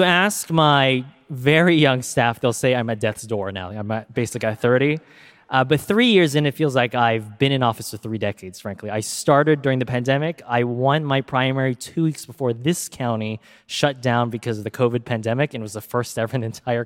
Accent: California, United States; And maybe it's because I grew up here in Silicon Valley

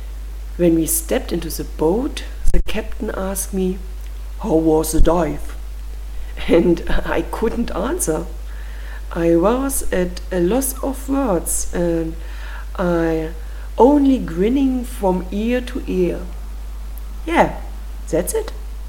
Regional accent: Germany; from Germany and I'm a scuba diver

